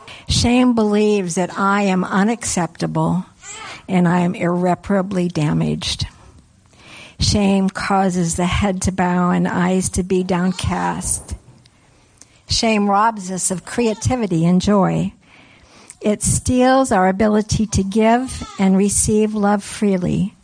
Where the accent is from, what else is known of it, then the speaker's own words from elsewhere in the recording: Clam Gulch, Alaska, United States; I grew up on the Kenai Peninsula. My family homesteaded in Clam Gulch, and we were commercial fishermen on the beach between Clam Gulch and Inilchik.